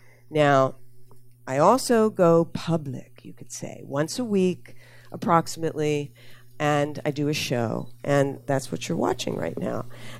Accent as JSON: {"language": "English", "town": "Philadelphia", "region": "Pennsylvania", "country": "United States", "tie": "born or raised there", "said": "in Philly, my hometown."}